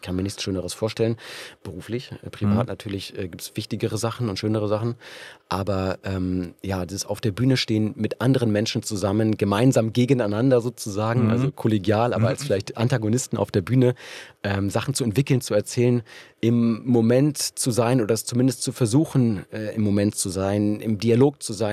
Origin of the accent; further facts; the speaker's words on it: Hamburg, Germany; bin dann zurück nach Hamburg, wo ich groß geworden bin